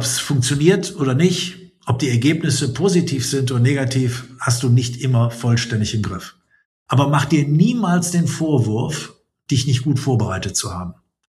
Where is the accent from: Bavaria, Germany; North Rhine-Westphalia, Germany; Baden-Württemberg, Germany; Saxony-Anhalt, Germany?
North Rhine-Westphalia, Germany; Essen; Rein physisch ist es natürlich meine Heimatstadt Essen. Und diese Heimatstadt Essen, die ja sehr grau ist, so ein Pepita-Schick hat, wo wirklich nichts Besonderes ist.